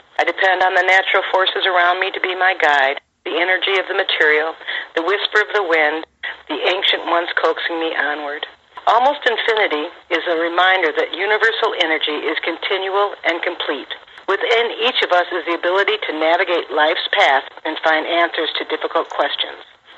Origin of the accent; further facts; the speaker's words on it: Michigan, United States; I am a sculptor from Michigan